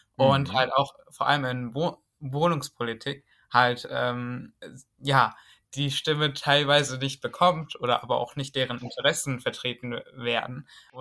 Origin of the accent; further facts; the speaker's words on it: Essen, North Rhine-Westphalia, Germany; ich komme halt aus Essen